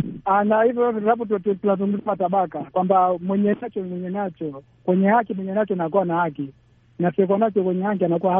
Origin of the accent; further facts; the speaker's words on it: Lindi, Tanzania; natoka hapa mkoani Lindi, Tanzania.